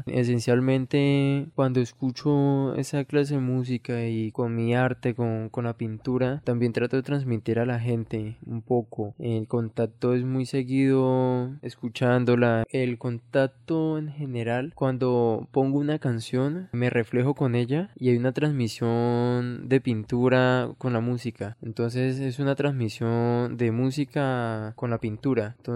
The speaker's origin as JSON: {"language": "Spanish", "town": "Aipe", "region": "Huila", "country": "Colombia", "tie": "born or raised there", "said": "Yo soy de Aipe Huila, muy cerca acá de Neiva. Siempre he vivido ahí, he convivido con mi madre. Tengo 21 años y toda mi vida he sido huilense."}